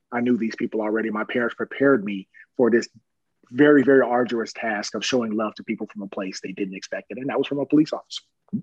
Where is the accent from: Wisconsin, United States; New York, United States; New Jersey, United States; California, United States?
California, United States; Long Beach; I grew up in Long Beach, but their stories were very interesting.